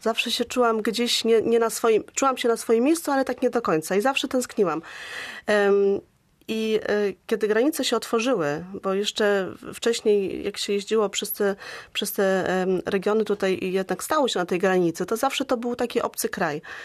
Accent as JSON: {"language": "Polish", "region": "Hamburg", "country": "Germany", "tie": "born or raised there", "also_born_or_lived": "Szczecin", "said": "ja się wychowywałam w Hamburgu. Ja się urodziłam w Szczecinie, później przeprowadziłam się w 1988 roku do Hamburga i tam się wychowywałam."}